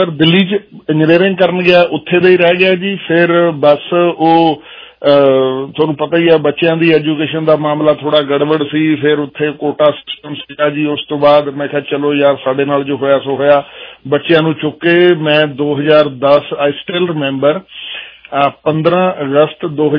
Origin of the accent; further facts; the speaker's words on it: Guna Chaur, Punjab, India; sir ਮੈਂ ਆਮ villager ਪੇਂਡੂ ਹਾਂ ਜੀ ਮੈਂ ਮੇਰਾ ਪਿੰਡ ਹੈਗਾ ਬੰਗਾ ਸ਼ਹਿਰ ਛੋਟਾ ਜਿਹਾ ਉਹਦੇ ਕੋਲ ਗੁਣਾ ਚੌਰ ਹੈ ਜੀ